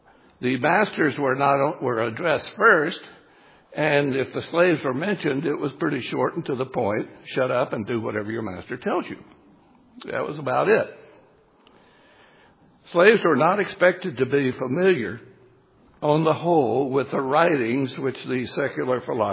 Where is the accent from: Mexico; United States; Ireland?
United States; the South; And I come from the South, raised in the heritage of the War of Northern Aggression.